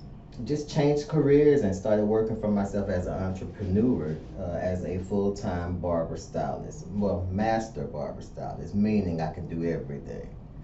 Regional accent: Ville Platte, Louisiana, United States; I'm originally from Ville Platte, Louisiana.

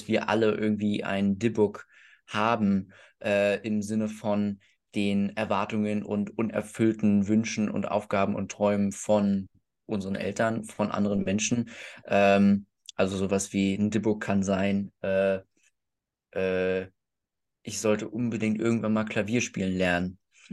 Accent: Brandenburg, Germany; Also ich sage immer, ich bin aus Berlin, aber ich bin so ein bisschen aus, nördlich von Berlin auf dem Kuhdorf, wo man noch Kühe schubst.

